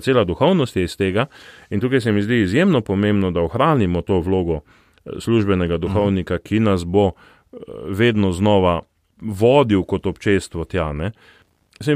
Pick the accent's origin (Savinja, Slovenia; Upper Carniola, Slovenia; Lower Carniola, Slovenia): Savinja, Slovenia; Celje; celjan, ja, rojen v celju, živel v celju, še zdaj živim v isti hiši, kjer sem pač živel kot otrok.